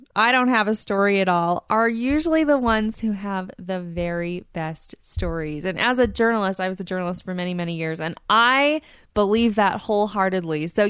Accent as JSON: {"language": "English", "region": "Utah", "country": "United States", "tie": "born or raised there", "said": "walk through a temple open house here in my hometown in Utah."}